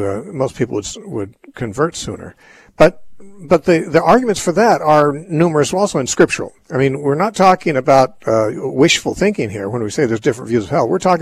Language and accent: English; Covina, California, United States; from Covina, California, my hometown for many years.